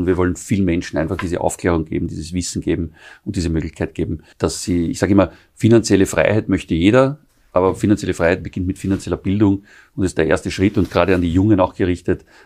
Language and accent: German; Austria; born there; also born or lived in Germany; Ich bin zwar in Österreich geboren, habe aber auch Firmen da, habe viele Jahre da auch gelebt oder zumindest teilweise gelebt auch.